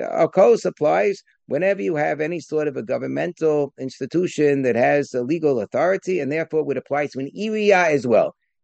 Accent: Muncie, Indiana, United States; when I grew up in Muncie, there were some non-Jews around too.

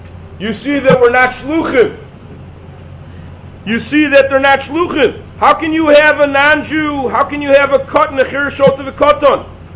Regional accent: Peoria, Illinois, United States; So where we grew up, people used to make fun of our hometown, Peoria. My friend Brad, we grew up together in Peoria, very close friends, Rabbi Goldman.

